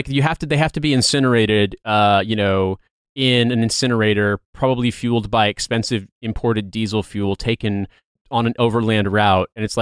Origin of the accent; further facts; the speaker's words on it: Midwest, United States; not in the pejorative sense of like how we grew up in the Midwest